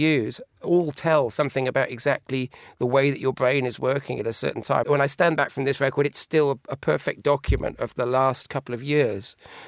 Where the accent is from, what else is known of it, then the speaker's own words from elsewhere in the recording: Wales, United Kingdom; where I was brought up in Wales. The sort of 45 degree trees blasted by sort of Atlantic gales.